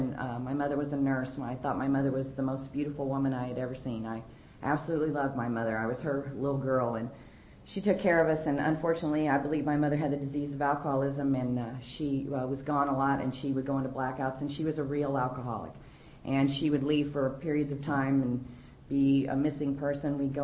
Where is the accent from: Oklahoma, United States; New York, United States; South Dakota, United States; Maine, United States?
Oklahoma, United States; born there; I was born in Oklahoma.